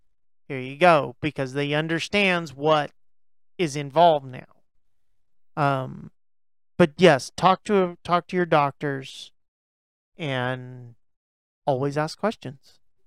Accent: Texas, United States; I'm a Texan, and Bluebell is very sacred to us.

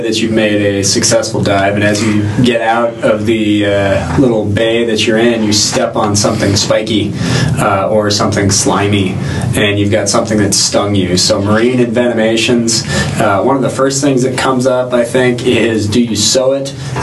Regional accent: Phoenix, Arizona, United States; I grew up in Phoenix, so I've never had been exposed to either.

